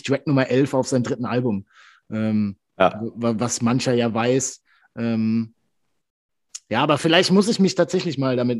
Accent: Baden-Württemberg, Germany; als Schwabe

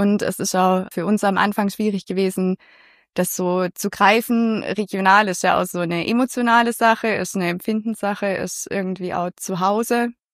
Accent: Baden-Württemberg, Germany; Man hört's. Ich komme aus der Gegend. Ich bin hier regional verwurzelt, habe es nicht so weit weggeschafft. Also 15 Kilometer bin ich gewandert und dann wieder zurück.

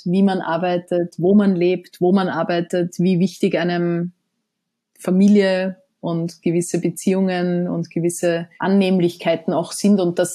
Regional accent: Austria; now in New York, United States; ich bin jetzt tatsächlich 12 Jahre habe ich nicht mehr in Österreich gelebt, also permanent gelebt.

